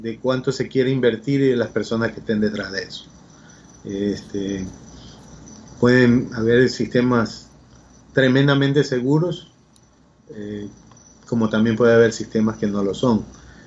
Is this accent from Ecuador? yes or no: yes; Ecuador; Bueno, como ecuatoriano, una de las primeras cosas que tenemos que hacer es proteger nuestra identidad digital.